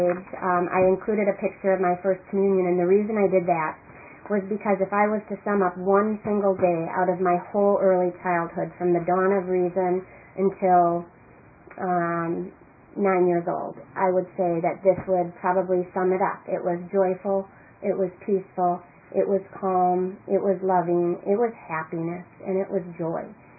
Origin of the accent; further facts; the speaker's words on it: Madison, Wisconsin, United States; I'm from Madison, Wisconsin. I'm an only child.